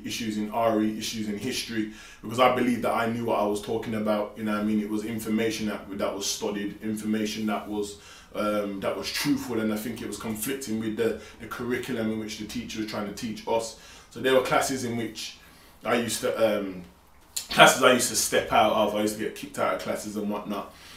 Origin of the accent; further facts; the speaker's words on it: Birmingham, West Midlands, United Kingdom; I'm from Birmingham. I grew up in an area called Birmingham, called Hockley. I was actually born in Handsworth, and at the age of 5, we moved to Hockley. And then I lived in Hockley from about 5 till about 15